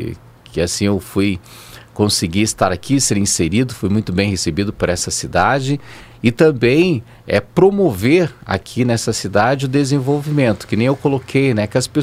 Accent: Curitiba, Paraná, Brazil; Eu venho de Curitiba já com esse DNA

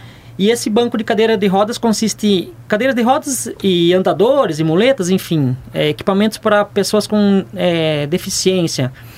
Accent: Marechal Cândido Rondon, Paraná, Brazil; para as pessoas entenderem que nós somos de Marechal, então nós servimos aqui também.

